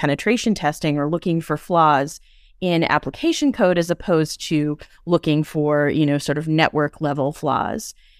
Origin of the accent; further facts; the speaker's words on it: Boston, Massachusetts, United States; I was a teenager growing up in the Boston area, and there were a lot of hackers nearby